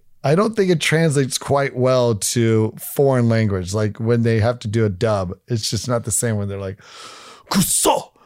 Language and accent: English; Oregon, United States; not when I grew up, you know, where I grew up in Oregon, like it's great.